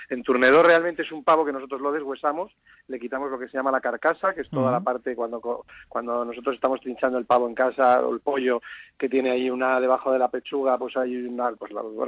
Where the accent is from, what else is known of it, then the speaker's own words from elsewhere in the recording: San Sebastián, Basque Country, Spain; El único español soy yo y yo soy de Donosti